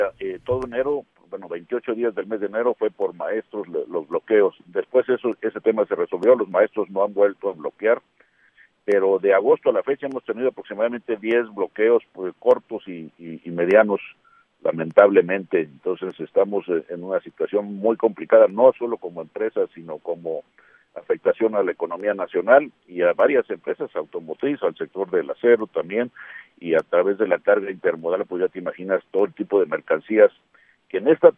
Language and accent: Spanish; Mexico; Yo soy mexicano y conozco la temática.